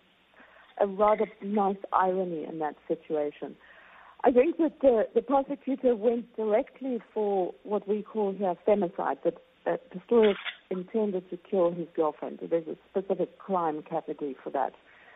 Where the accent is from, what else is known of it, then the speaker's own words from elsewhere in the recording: South Africa; And as a South African